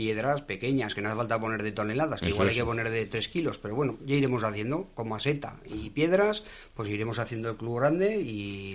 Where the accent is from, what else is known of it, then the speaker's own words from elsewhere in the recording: Tudela, Navarre, Spain; Pues porque al final somos de Tudela, y cuando digo de Tudela es de la Ribera